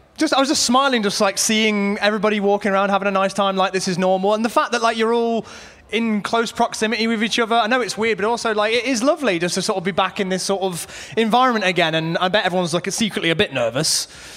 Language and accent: English; Nottingham, East Midlands, United Kingdom; I'm from Nottingham originally, and down the road...